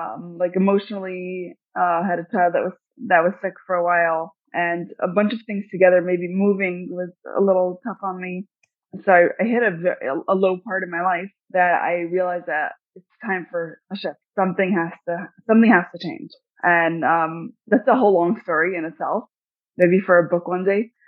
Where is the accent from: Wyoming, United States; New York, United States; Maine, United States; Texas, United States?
New York, United States; Brooklyn; now in Rockland County, United States; Right. I'm from Brooklyn, New York. Okay. And now I moved to Rockland County, New York.